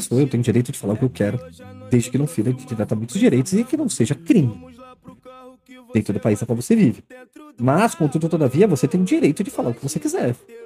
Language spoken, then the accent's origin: Portuguese; Brazil; E é um dos orgulhos que eu tenho de falar que eu sou brasileiro para todo mundo que não é brasileiro.